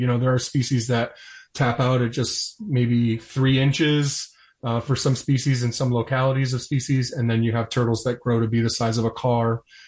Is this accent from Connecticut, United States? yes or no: yes; Connecticut, United States; which is a species that's native to New York and to my home state of Connecticut.